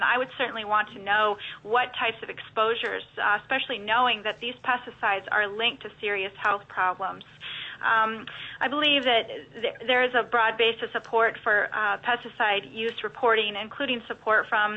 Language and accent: English; Chickaloon Village, Alaska, United States; I'm an Athabascan from Chickaloon Village and Sukhbiat from the village of Port Graham. I'm also from Chickaloon on my father's side.